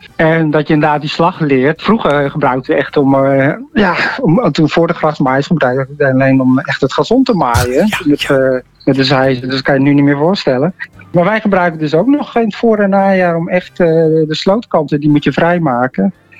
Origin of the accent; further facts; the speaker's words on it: Marknesse, Flevoland, Netherlands; now in Amstelveen, Netherlands; ik kom zelf uit de Noord-Oostpolder, een dorp Marknesse. Maar ik woon zelf in Amstelveen, dus vlak bij Wester-Amstel.